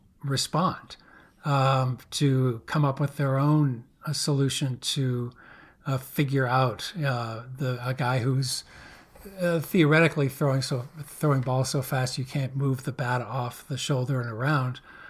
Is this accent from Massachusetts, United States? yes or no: yes; Massachusetts, United States; Well, I'm a Red Sox fan at heart. I grew up outside Boston.